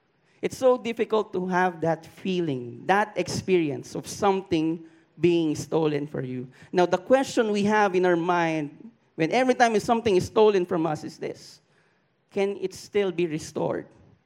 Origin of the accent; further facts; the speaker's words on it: Quezon City, Metro Manila, Philippines; I was a freshman in UP Los Baños, and I'm not from Los Baños, I'm from Quezon City, but I studied in Los Baños.